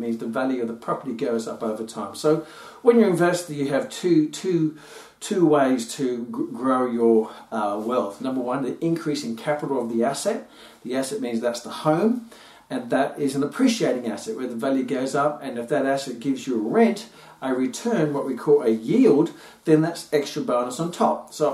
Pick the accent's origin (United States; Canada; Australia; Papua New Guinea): Papua New Guinea; I remember when I was a young kid, growing up in New Guinea, I used to go and buy a can of Coke for 5 cents.